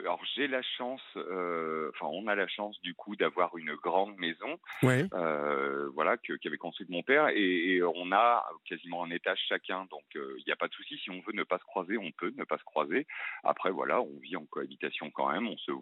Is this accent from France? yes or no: yes; Lyon, Auvergne-Rhône-Alpes, France; je vous appelle de Clermont, où je suis pour le travail, mais je suis lyonnais, sinon.